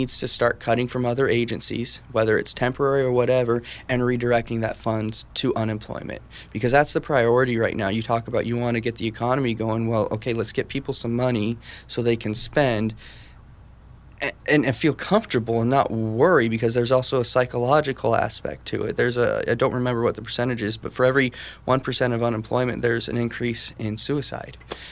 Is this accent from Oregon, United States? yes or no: yes; West Salem, Oregon, United States; I grew up in West Salem, attended then a private school called Western Mennonite, now Western Christian School, through middle school and high school.